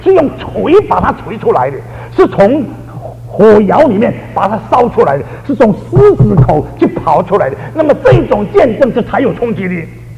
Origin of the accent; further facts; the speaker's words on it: Singapore; 霍牧师知道我是新加坡人。